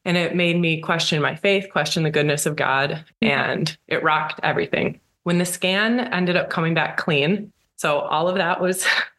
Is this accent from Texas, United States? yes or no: no; Chicago, Illinois, United States; I grew up in the Chicago area, and photography became part of my life from a very young age